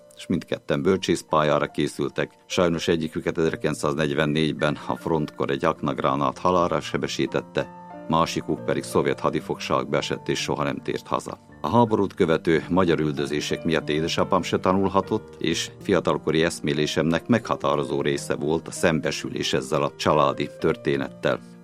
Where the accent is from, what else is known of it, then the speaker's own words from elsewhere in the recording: Gömör, Slovakia; szülőföldem, Gömörország és ott élő, és nem csak ott élő magyar népem